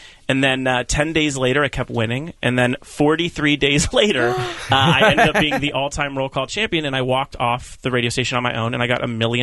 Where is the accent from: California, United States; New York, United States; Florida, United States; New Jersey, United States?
California, United States; Calabasas; I grew up in Calabasas, California, which is not the place you think of when you think of like